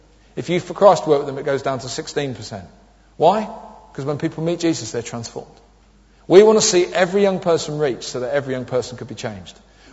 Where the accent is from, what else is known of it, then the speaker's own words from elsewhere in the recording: London, United Kingdom; But I'm from South East London.